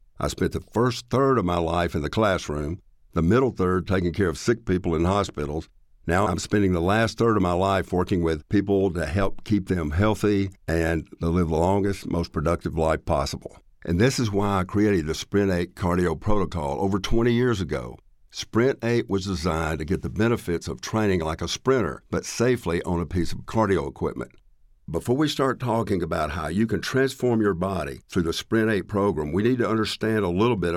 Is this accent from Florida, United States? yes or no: no; Tennessee, United States; accent: Southern; as you can tell by the accent, I'm a Southerner, born and raised in Tennessee. I'm over age 60.